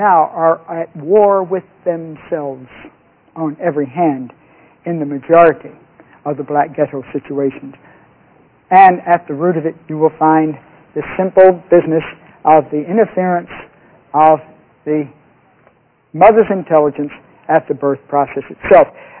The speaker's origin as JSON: {"language": "English", "region": "Southern United States", "country": "United States", "said": "I'm from the South."}